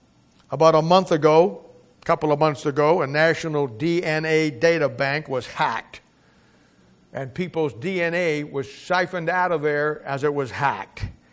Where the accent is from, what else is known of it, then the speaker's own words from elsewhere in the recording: Raytown, Missouri, United States; Now, don't slam against Overland Park. I'm from Raytown.